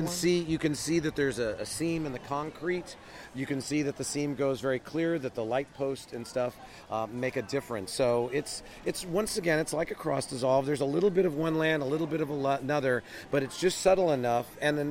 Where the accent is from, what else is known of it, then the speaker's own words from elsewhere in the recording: California, United States; And once again, as a Californian, the humidity is like a special effect in its own right.